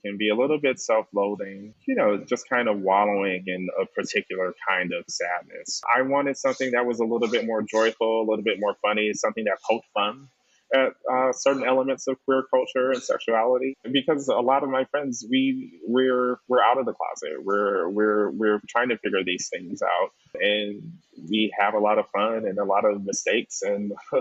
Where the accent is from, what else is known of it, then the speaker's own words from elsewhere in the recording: Detroit, Michigan, United States; to just tell a story about my hometown, tell a story about Black identity, queer identity that I hope resonates with folks that live in the intersections of those two things. It's a story about three gay Black men in Detroit